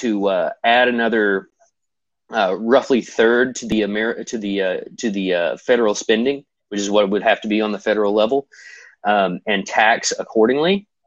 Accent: Kentucky, United States; I'm originally from Eastern Kentucky, one of the most impoverished places in the country

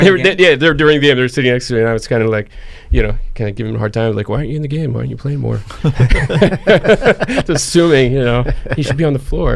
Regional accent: Philadelphia, Pennsylvania, United States; Growing up outside of Philadelphia, big Eagles fan.

